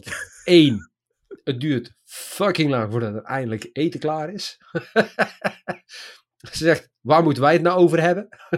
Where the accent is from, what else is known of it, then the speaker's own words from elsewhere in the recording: Turkey; Nou ja, wij als Turks gezin